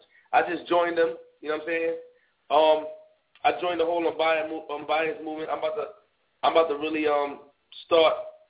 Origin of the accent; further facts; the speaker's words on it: Queens, New York, United States; I'm from Queens.